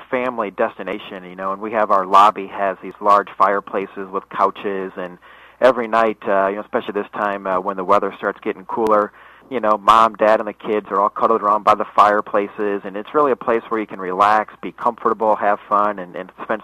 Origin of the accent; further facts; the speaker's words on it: Ohio, United States; also born or lived in Michigan; I'm from Ohio and Michigan.